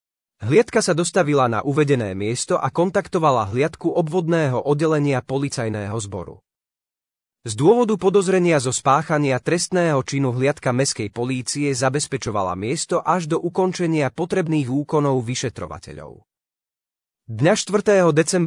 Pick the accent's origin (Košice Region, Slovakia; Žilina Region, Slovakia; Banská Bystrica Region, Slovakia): Žilina Region, Slovakia; Mútne; V prvom rade som katolícky kňaz. Pochádzam z Oravy, z goralskej obce Mútne pri hraniciach s Poľskom. Základnú školu som navštevoval v rodnej obci